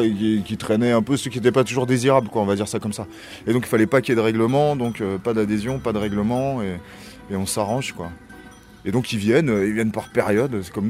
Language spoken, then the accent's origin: French; Livry-Gargan, Île-de-France, France; je suis pas de Bagnolet, mais je suis pas très loin, quoi. Je suis né à Livry-Gargan. J'ai grandi en Seine-Saint-Denis.